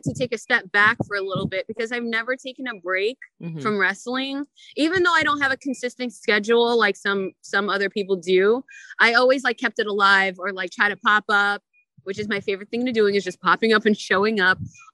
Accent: New Jersey, United States; Like, I'm from Jersey, so I didn't think I would ever have a match with Erica Torres.

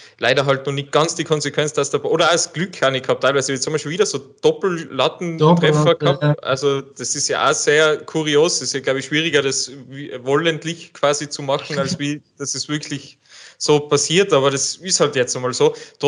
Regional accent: Innsbruck, Tyrol, Austria; Wir als Innsbrucker sagen immer noch das kleine Westderby

